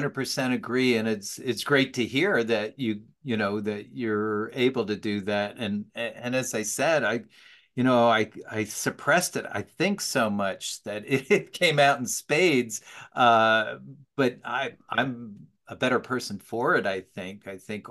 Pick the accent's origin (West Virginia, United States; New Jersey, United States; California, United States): New Jersey, United States; I'm from New Jersey originally. I don't believe you can be from New Jersey and not be sarcastic and cynical.